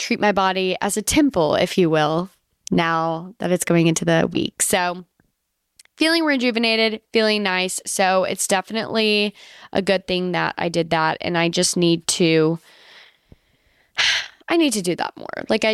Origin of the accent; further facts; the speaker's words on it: Louisiana, United States; also born or lived in Alabama; But growing up in Louisiana and in Alabama, it's the perfect time for you to take a vacation because we were always out of school for like a week for Mardi Gras.